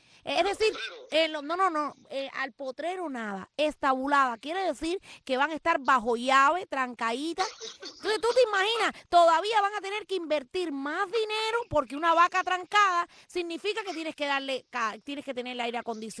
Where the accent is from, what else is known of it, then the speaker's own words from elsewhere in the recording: Cuba; somos cubanos estabulados